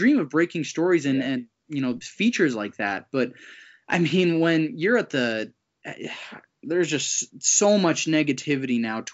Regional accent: Florida, United States; be proud of especially for me being from South Florida. The Hurricanes just aren't my team. They're my hometown team. Like, you want to be proud of your hometown team, man.

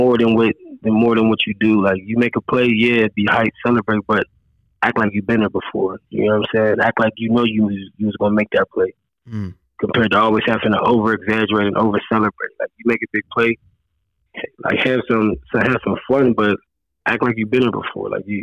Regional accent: Pittsburgh, Pennsylvania, United States; I mean, I'm from Pittsburgh, Randolph, but I'm Pittsburgh, Pennsylvania, man.

